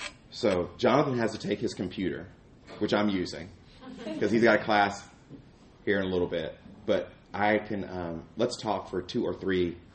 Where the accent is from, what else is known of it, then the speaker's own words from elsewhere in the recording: Mississippi, United States; also born or lived in Atlanta; And so I grew up in Mississippi and Atlanta, and I have a certain experience with police officers.